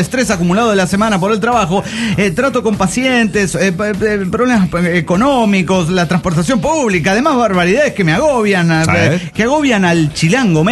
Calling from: Dallas, Texas, United States; de Dallas, Texas.

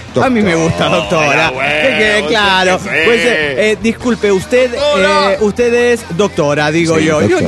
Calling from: Guadalajara, Jalisco, Mexico; de Guadalajara, Jalisco, México.

